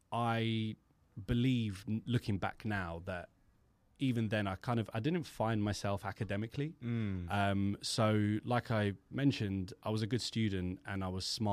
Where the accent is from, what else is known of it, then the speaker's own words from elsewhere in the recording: Brentford, London, United Kingdom; I grew up in Brentford, and then I ended up in Chiswick Community School.